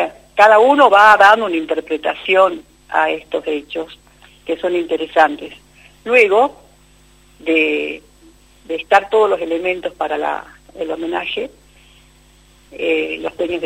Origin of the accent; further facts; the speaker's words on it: La Quiaca, Jujuy, Argentina; Yo soy de Yari, de La Quiaca, y de ahí vengo con mis costumbres a la ciudad de San Salvador de Jujuy. Desde Yari, que es límite con Bolivia